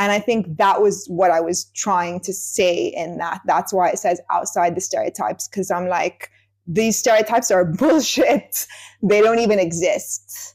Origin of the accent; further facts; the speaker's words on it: London, United Kingdom; And I grew up in London since I was 8 years old.